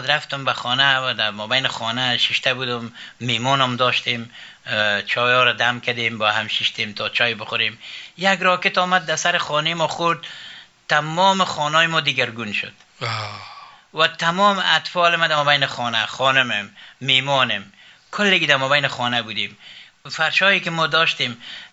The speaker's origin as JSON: {"language": "Persian", "country": "Afghanistan", "moved": "yes", "said": "بعد از باز ما از افغانستان مهاجرت کردیم رفتیم"}